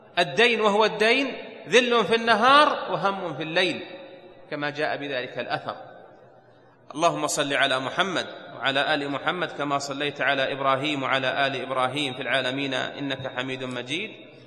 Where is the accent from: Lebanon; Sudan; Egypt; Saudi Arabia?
Saudi Arabia; Najd; مثاله: عندنا في نجد ما يأكلون رز أبو بنت